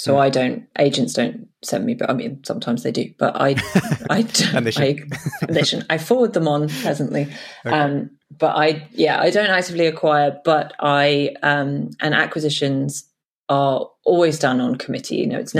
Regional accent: South West England, United Kingdom; I'm from Cornwall. We grew up a very hippie, strange upbringing, you know.

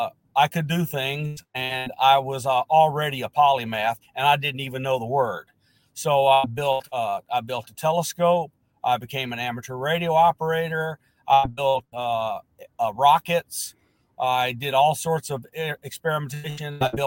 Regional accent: Alabama, United States; also born or lived in Lebanon, Tennessee; I was born in Lebanon, Tennessee, raised in Alabama, went to school at Auburn University

